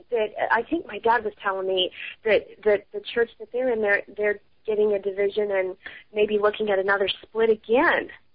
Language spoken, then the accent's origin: English; Columbus, Ohio, United States; I'm from the Columbus, Ohio area, and I have a full-time, sometimes overtime practice with doing my psychic readings.